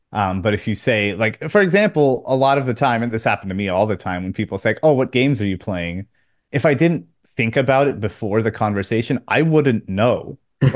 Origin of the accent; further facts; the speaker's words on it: Fredericton, New Brunswick, Canada; moved away; And for me, I'm from a tiny town called Fredericton, New Brunswick, in Eastern Canada that has absolutely nobody living in it. And I'm probably the only person to ever leave.